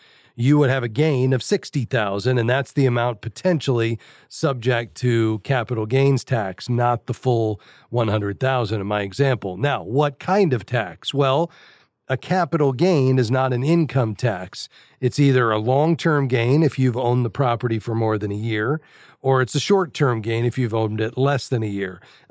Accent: Fort Lauderdale, Florida, United States; All right, down to Fort Lauderdale, my hometown.

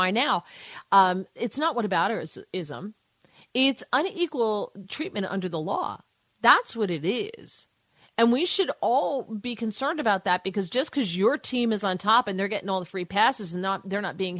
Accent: New Jersey, United States; Let's go to my home state in New Jersey.

